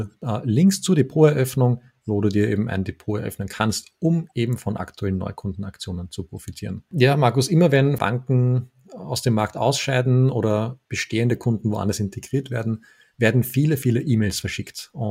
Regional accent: Austria

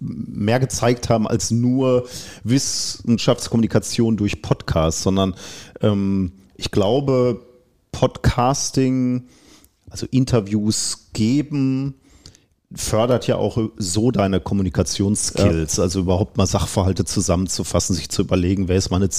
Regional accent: Germany; weil wir als Deutsche uns ja nie Gedanken so machen, wo da besondere Schwierigkeiten liegen.

